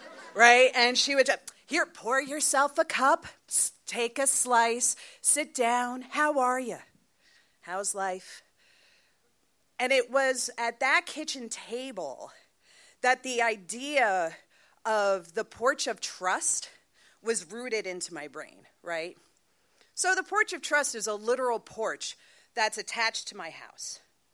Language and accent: English; New Jersey, United States; So growing up in Central New Jersey, my house was constantly filled with company, right?